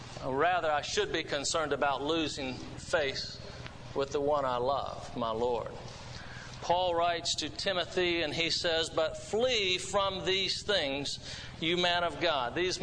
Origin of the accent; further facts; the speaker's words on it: Grand Rapids, Michigan, United States; born there; also born or lived in Jacksonville, Florida; They actually tell me, though, that I was born in Grand Rapids.